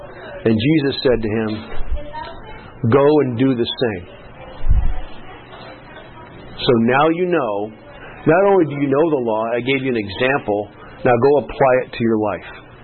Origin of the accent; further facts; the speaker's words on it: Antioch, California, United States; I grew up in Antioch, California.